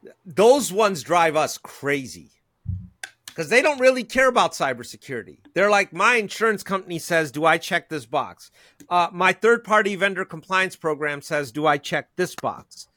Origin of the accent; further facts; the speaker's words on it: Cleveland, Ohio, United States; I mean, I'm not going to get in the way of a guy from Brooklyn. What the heck? Although, I'm from Cleveland